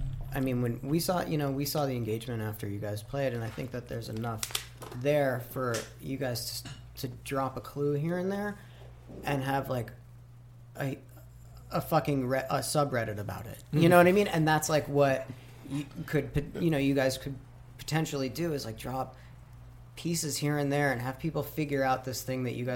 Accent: Tucson, Arizona, United States; I grew up in Tucson, and it was this place called Scrappies.

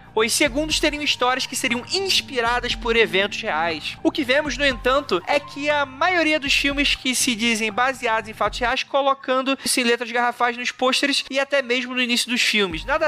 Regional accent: Recife, Pernambuco, Brazil; accent: Recife; policial de Recife. É, tá, eu falando o sotaque de Recife não ajuda.

